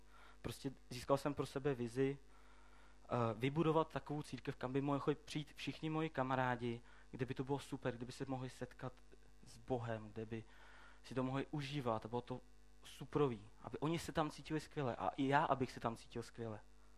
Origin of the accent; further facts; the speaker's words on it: Plzeň, Plzeň Region, Czechia; Já nevím, prostě šel jsem, chodil jsem tam u nás v Plzni do církve